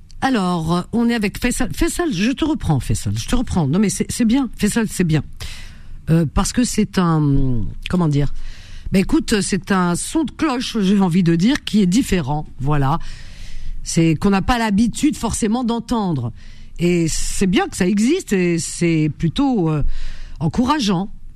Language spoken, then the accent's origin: French; France; dans ma famille, on a grandi en France toute notre vie. Tout le monde est né en France. Mes sœurs, mes frères. Blablabla. Tu vois ce que je veux dire? Depuis des générations, mes grands-parents, ils sont arrivés avant les années 50.